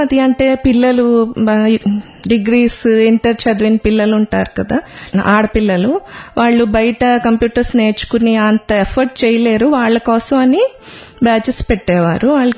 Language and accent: Telugu; Visakhapatnam, Andhra Pradesh, India; నేను విశాఖపట్నం నుంచి, నేను ఎంఏ బీఈడీ చేశాను, హౌస్ వైఫ్ని.